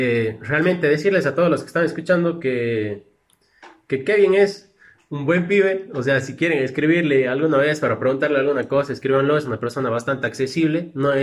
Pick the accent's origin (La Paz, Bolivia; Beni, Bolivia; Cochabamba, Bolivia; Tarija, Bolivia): Tarija, Bolivia; A nosotros, a los tarijeños, nos dicen siempre que somos los lentos de Bolivia y demás